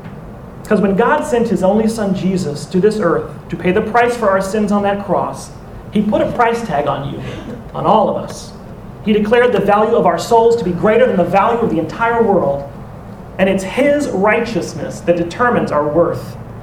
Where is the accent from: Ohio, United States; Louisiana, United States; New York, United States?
Louisiana, United States; You know, when I grew up in Louisiana, you guys have heard me mention I had two older brothers, Michael and Mark.